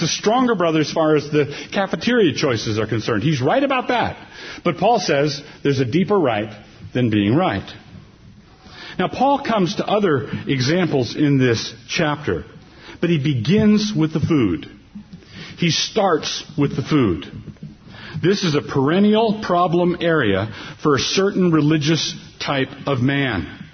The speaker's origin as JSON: {"language": "English", "region": "Pacific Northwest", "country": "United States", "said": "we're from the Pacific Northwest. Our part of the world is rapidly turning into a big bunch of coffee snobs."}